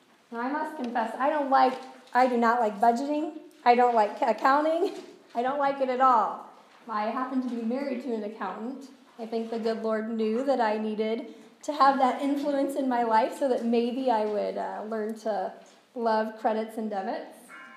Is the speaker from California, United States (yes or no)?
no; Kansas, United States; I'm from Kansas, so we go back to Kansas